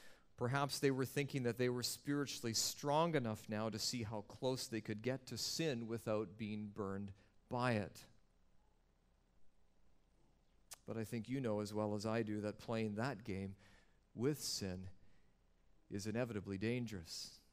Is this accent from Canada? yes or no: yes; Western Canada, Canada; a fairly typical subdivision where I grew up in Western Canada